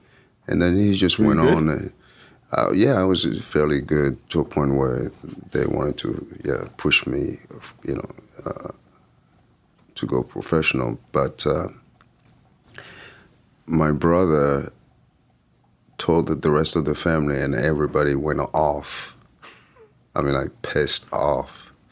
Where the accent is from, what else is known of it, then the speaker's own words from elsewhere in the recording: Lyon, Auvergne-Rhône-Alpes, France; English is a second language; growing up in France and thinking that I knew better.